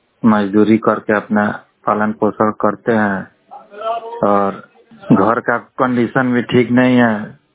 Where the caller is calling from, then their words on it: West Champaran, Bihar, India; Waste Champaran से बात कर रहा हूँ, बोल रहा हूँ।